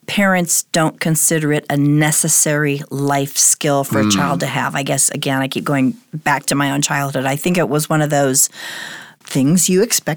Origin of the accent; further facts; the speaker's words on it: United States; Again, growing up in America, small town, I think of that image of like, there's dad helping the kid ride his bike.